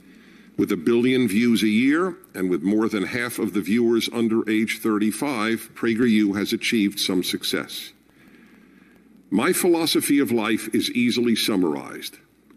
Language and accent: English; Brooklyn, New York, United States; born there; I was born in Brooklyn, New York.